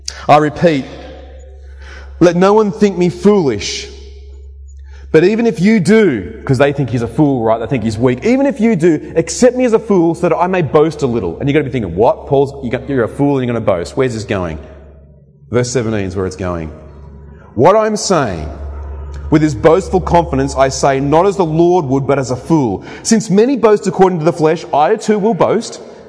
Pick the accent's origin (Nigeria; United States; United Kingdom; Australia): Australia; New South Wales; moved away